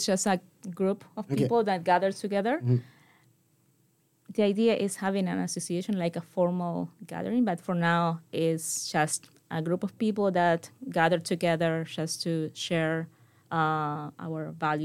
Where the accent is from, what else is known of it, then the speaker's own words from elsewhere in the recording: Argentina; first language Spanish; English is a second language; And our even our language, Spanish, is Argentinian Spanish. If I talk with other people that speak Spanish, they know that I'm from Argentina. The pronunciation is distinctive, we can say.